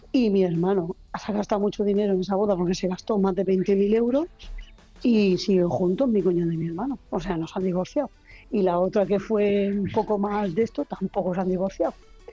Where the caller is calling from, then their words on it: Barcelona, Catalonia, Spain; de Barcelona.